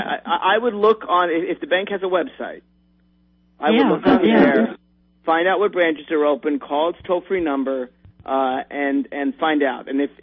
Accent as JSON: {"language": "English", "country": "United States", "said": "we Americans voted for the other guy, and it wasn't our fault that our Supreme Court chose Bush."}